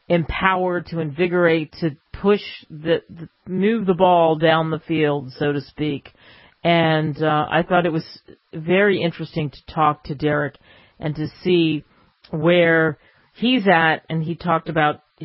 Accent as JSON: {"language": "English", "region": "Pennsylvania", "country": "United States", "tie": "born or raised there", "said": "I grew up outside of Philly, and when I was a kid, there was all kinds of things happening in Philadelphia."}